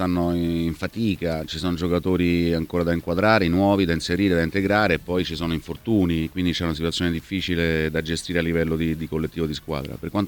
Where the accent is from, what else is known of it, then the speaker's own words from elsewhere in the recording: Naples, Campania, Italy; No, da buon napoletano.